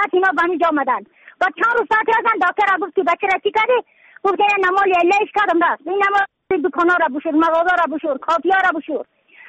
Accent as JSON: {"language": "Persian", "region": "Badakhshan", "country": "Afghanistan", "said": "از بدخشان هستم، مرکز بدخشان، ولسوالی یکلی پایان، ایره وینگ،"}